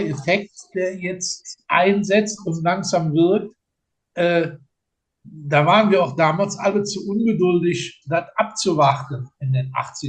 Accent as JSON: {"language": "German", "town": "Linz", "region": "Upper Austria", "country": "Austria", "said": "ich komme ja aus Linz"}